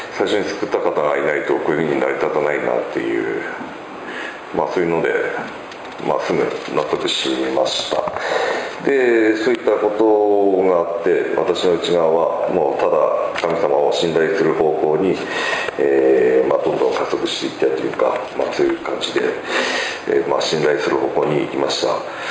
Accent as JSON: {"language": "Japanese", "region": "Akita", "country": "Japan", "tie": "born or raised there", "also_born_or_lived": "Okazaki, Japan", "said": "今回9年半ぶりに地元に帰ることです。この教会に通うようになってから、特に木曜の祈祷会で、先生はじめ参加されている皆様方から秋田に帰ったらどうかと勧められましたが"}